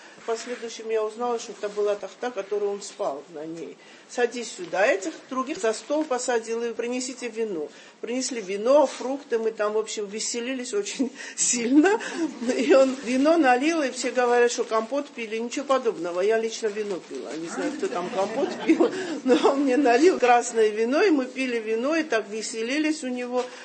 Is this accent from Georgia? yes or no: yes; Georgia; И нам было это так непонятно, мы так, грузины так, такие, какие-то все растерянные были.